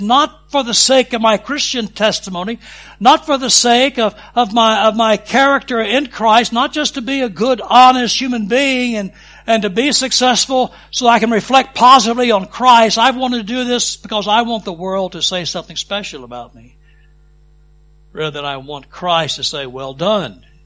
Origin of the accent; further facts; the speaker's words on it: Texas, United States; Well, I'm a Texan, and some of you know, all you know about Texas is cowboys and the Alamo.